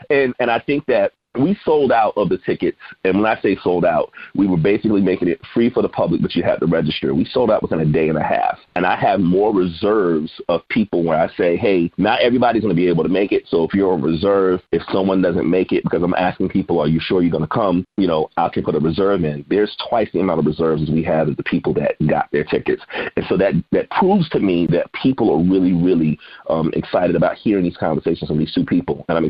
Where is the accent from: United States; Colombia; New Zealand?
Colombia; Because look, I'm from Colombia. My family is coming from the rural South.